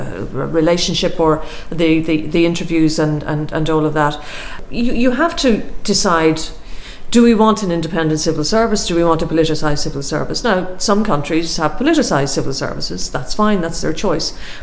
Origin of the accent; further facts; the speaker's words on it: Ireland; As an Irish woman, I certainly owe my public life very much to Ireland's decision in the early 1970s to join the EU.